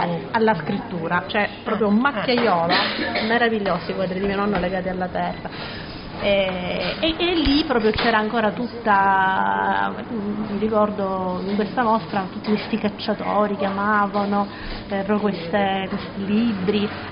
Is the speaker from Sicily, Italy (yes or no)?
yes; Catania, Sicily, Italy; Io da Catania, sì, sono nata a Catania, anche se … è toscano, perché mio padre arrivò da Firenze a Catania.